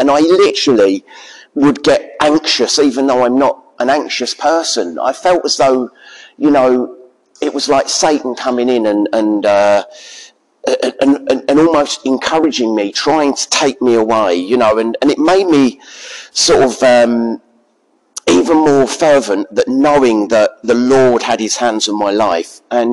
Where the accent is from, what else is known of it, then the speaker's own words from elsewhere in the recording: Luton, East of England, United Kingdom; Visited a number of churches in Luton, which is my hometown, and I always felt nervous going into the churches.